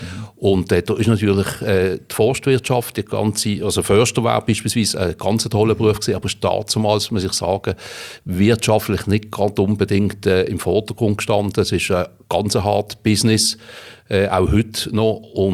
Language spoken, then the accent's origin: German; Riehen, Basel-Stadt, Switzerland; Ich bin in Riechen aufgewachsen, jawohl. Geboren bin ich in Basel, aber aufgewachsen in Riechen.